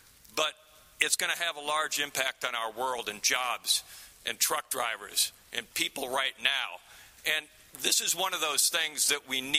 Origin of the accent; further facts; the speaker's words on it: Pittsburgh, Pennsylvania, United States; I mentioned I'm from Pittsburgh. Pittsburgh's known for many things, great things, often determining how things work in the future.